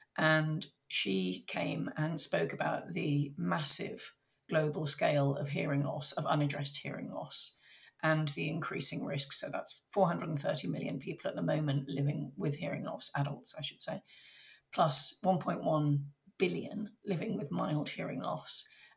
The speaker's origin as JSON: {"language": "English", "region": "Midlands", "country": "United Kingdom", "tie": "born or raised there", "said": "I'm a 56-year-old woman, so fairly unusual in a tech startup. I grew up in the Midlands in the UK as the youngest child of a family of four"}